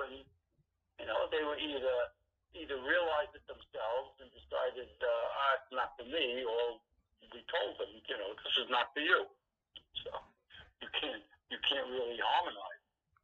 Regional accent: Brooklyn, New York, United States; Well, I grew up in Brooklyn, New York, in a neighborhood which was Bensonhurst and Bay Ridge, and it was actually near the Verrazano Bridge

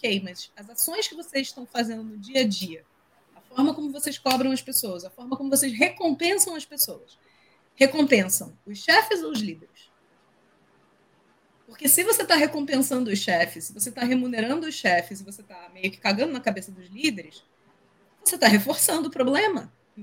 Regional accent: Rio de Janeiro, Brazil; É bom que a gente é carioca, a gente fala palavrão.

